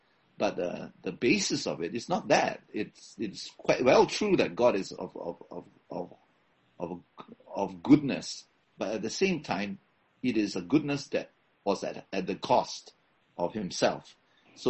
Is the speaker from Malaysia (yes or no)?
yes; Malaysia; I come from Malaysia, in which one of the things that we see on a daily basis is the power of mediums, astrologers, of occult in people's lives.